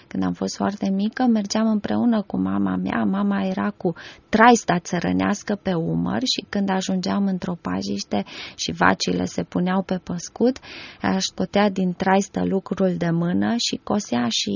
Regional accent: Anina, Caraș-Severin, Romania; Am crescut la Anina, în județul Caraș-Severin. Tatăl meu este pădurar și primul an din viața mea l-am trăit chiar în mijlocul pădurii, la cantonul Silvic.

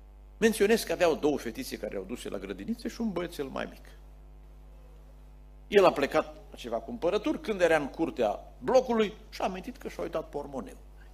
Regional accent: Apuseni Mountains, Romania; eu sunt din Apuseni.

